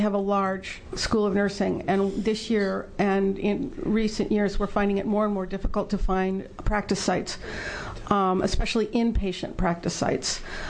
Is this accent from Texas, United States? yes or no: no; Happy Valley, Oregon, United States; I am from Happy Valley, Oregon, and I am a nurse.